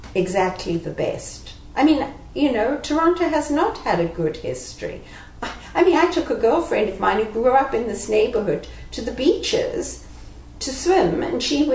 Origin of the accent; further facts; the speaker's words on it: South Africa; as a South African, I can certainly say in knowing British history that it's a colonial Victorian attitude.